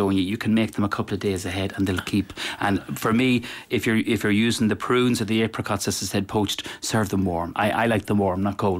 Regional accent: Cavan, Ulster, Ireland; And we're from Cavan.

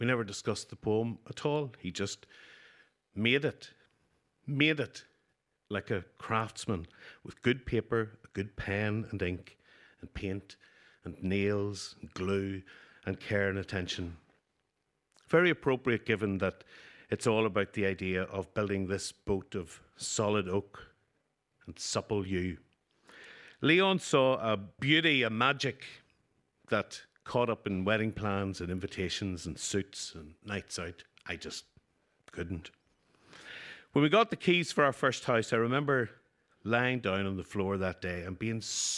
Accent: Newry, Northern Ireland, United Kingdom; because I'm from Newry and my wife is from Derry

